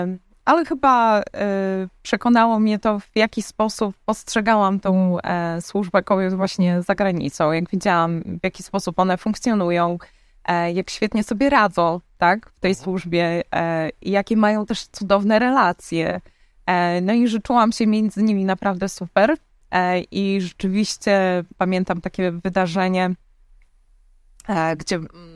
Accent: Białystok, Podlaskie Voivodeship, Poland; nie pochodzę z rodziny rzymskokatolickiej. Ja pochodzę z Białegostoku, więc część mojej rodziny jest prawosławna, a część z kościołów protestanckich różnych.

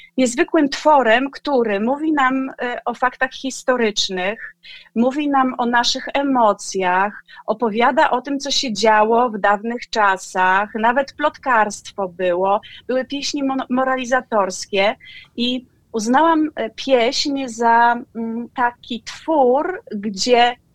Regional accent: Giżycko, Warmian-Masurian Voivodeship, Poland; Pochodzę ze Giżycka.

